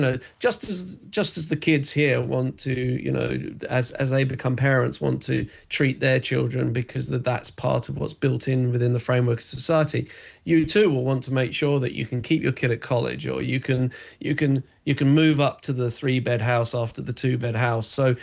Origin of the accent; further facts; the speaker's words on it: England, United Kingdom; I'm from England. I'm currently in London right now.